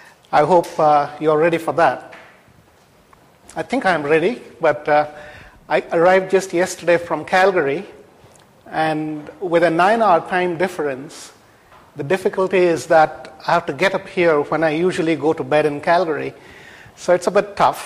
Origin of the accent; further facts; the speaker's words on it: Mandya, Karnataka, India; I did my engineering degree with the University of Mysore in my hometown, Mandya, in India.